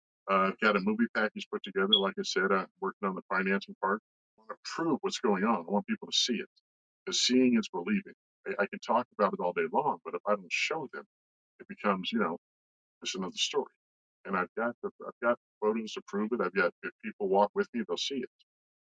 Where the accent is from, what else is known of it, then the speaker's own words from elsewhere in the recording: California, United States; also born or lived in Las Vegas; I grew up in California, then I moved to Las Vegas, and I got into trouble